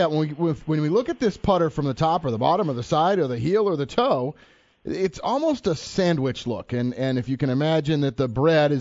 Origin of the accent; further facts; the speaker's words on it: Lexington, Massachusetts, United States; Yep, I grew up in Lexington, and Mark's from Marshfield.